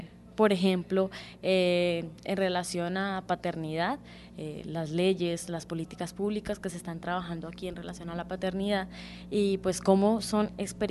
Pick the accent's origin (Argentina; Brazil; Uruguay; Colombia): Colombia; soy colombiana, vengo de la Universidad Cooperativa de Colombia, sede de Villavicencio.